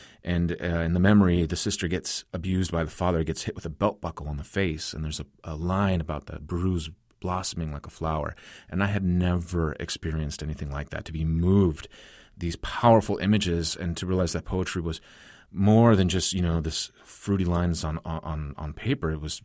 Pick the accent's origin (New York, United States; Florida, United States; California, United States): California, United States; Fresno; also born or lived in Los Angeles; it's about L.A., where I was originally born. And then I'm flipping through, and there's this article in Fresno Poets. This is about 95-ish. And I was just so stunned. I wasn't into poetry, but, like, here is my hometown now, Fresno